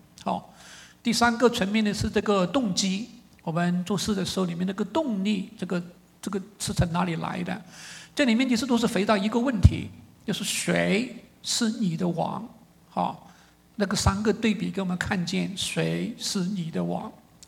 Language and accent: Chinese; China; 像我们中国人就说，哎呀，要自主开发所有的事情，不要被别人卡脖子，对吧？